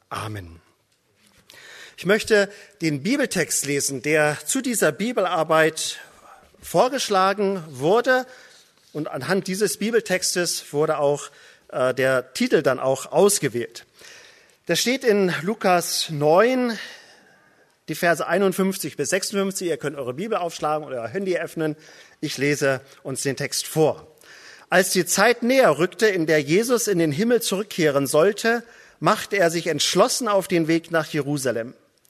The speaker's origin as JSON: {"language": "German", "region": "Northern Germany", "country": "Germany", "said": "Ich komme aus Norddeutschland, das hört ihr schon von der Sprache."}